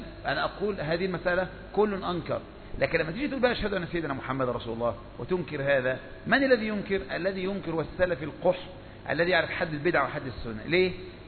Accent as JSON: {"language": "Arabic", "country": "Egypt", "said": "انما احنا عندنا في مصر بناكل بالنبي ونشرب بالنبي"}